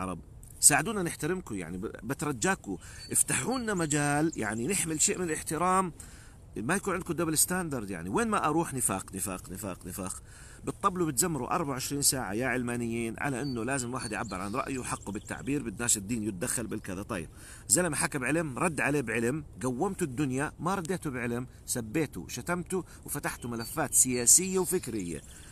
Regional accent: Jordan; تماما زي بعض الأشخاص عندنا في الأردن للأسف

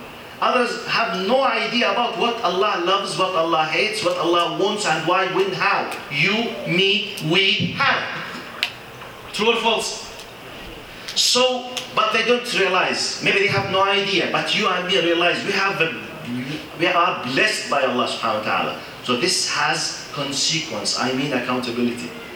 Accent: Jordan; born there; first language Arabic; English is a second language; I was born in Jordan, I'm an Arab, this is my language

